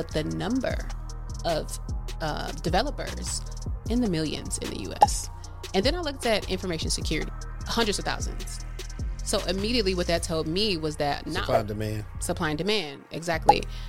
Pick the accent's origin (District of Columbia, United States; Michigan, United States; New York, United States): District of Columbia, United States; Washington; As stated, yes, that is my real government last name. I'm from Washington, D.C.